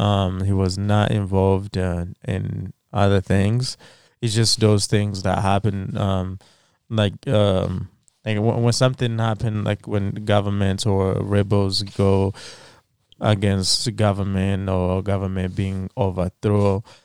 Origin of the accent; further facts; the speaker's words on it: Rwanda; born there; I was born in Rwanda. And so then I spoke Kinyarwanda. And then Kirundi, they're kind of similar, but when you know those two languages, you know the difference.